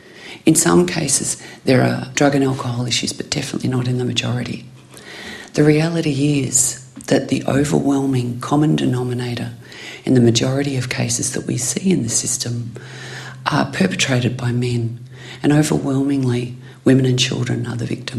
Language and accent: English; Australia; as an Australian, I'm so proud of so many aspects of our society